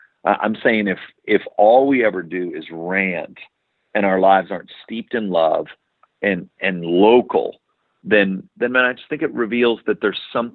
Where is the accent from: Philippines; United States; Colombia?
United States; Texas; I'm from Texas, so that's why I had to say 30